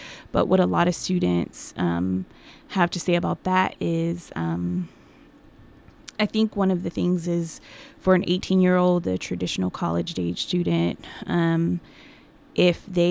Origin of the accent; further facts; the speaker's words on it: Buffalo, New York, United States; moved away as an adult; I have been living in the Pacific Northwest for the past 14 years to work. I work out at EWU. I'm originally from Buffalo, New York.